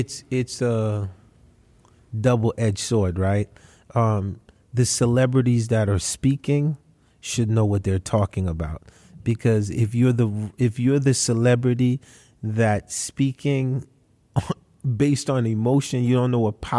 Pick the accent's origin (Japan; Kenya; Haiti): Haiti; now in United States; I mean, I came from Haiti. I have family that have died on the Cuban waters trying to come over to Miami and have not made it, right?